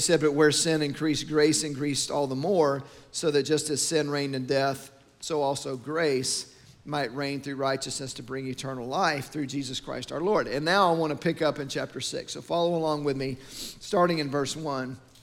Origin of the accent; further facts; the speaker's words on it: Arlington, Texas, United States; I grew up in Arlington. I grew up 10 minutes from Six Flags.